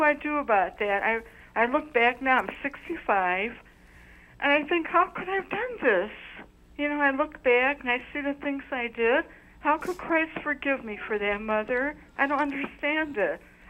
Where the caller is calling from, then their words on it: Chicago, Illinois, United States; from Chicago, Illinois.